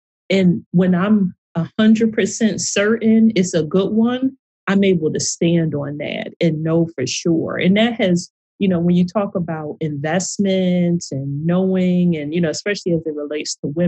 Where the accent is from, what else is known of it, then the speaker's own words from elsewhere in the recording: Philadelphia, Pennsylvania, United States; also born or lived in Pittsburgh; I grew up in Philadelphia, but then my father had gotten a job in Pittsburgh.